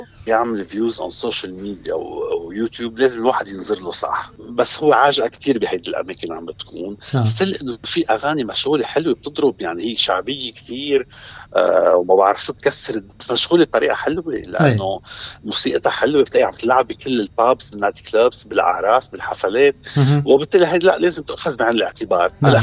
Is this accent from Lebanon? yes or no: yes; Lebanon; نحن كلبنانية،